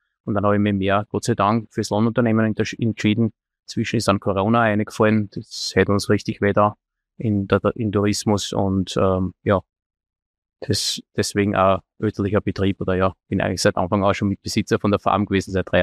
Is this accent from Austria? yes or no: yes; Austria; moved away as an adult; now in Namibia; ich bin gebürtiger Österreicher, bin bis vor 15 Jahren in Österreich gewesen, habe da ein Unternehmen gehabt und bin dann vor 15 Jahren auf dem elterlichen Betrieb nach Namibia gegangen und bin heute 50 Jahre alt